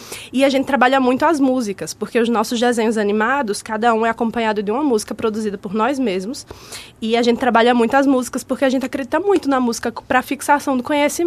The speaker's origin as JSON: {"language": "Portuguese", "town": "Arapiraca", "region": "Alagoas", "country": "Brazil", "said": "É, eu sou de Arapiraca, eu sonhava com um dia que a gente pudesse fazer um trabalho que contemplasse a cidade, né?"}